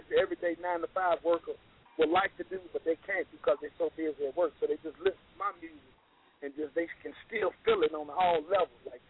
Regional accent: Leland, United States; is like a gift and a present for my hometown. Like, I truly apologize for leaving y'all.

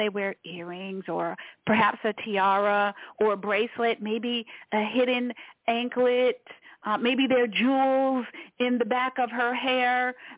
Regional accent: Washington, District of Columbia, United States; born there; I was born in Washington, D.C. I think it's a beautiful city.

